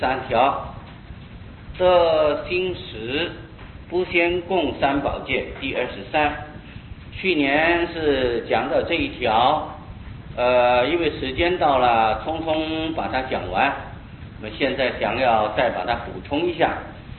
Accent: Taiwan; 我们台湾人普通一般都是吃的米饭

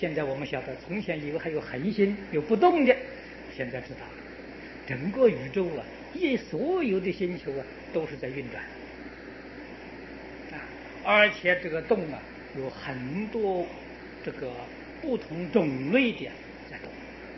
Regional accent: China; 这就是我们中国人所讲的啊，树神。

